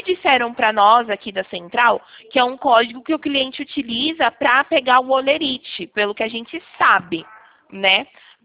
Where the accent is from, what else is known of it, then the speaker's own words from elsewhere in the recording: São Paulo, Brazil; como eu sou aqui de São Paulo, então é 11